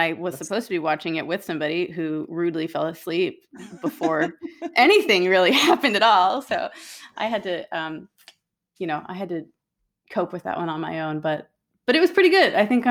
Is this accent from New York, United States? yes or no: no; Austin, Texas, United States; now in Seattle, United States; because I live in Seattle, but I grew up in Austin. I lived there for like 17 years.